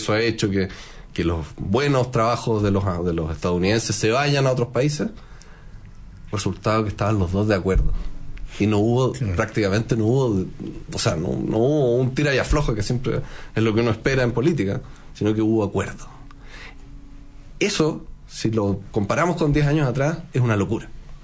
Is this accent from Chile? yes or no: yes; Chile; dónde estamos parados nosotros como chilenos?